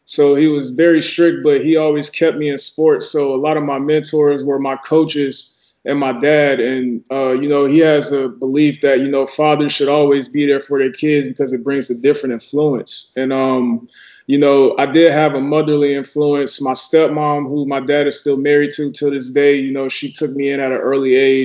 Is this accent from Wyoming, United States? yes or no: no; Atlanta, Georgia, United States; I'm from Atlanta.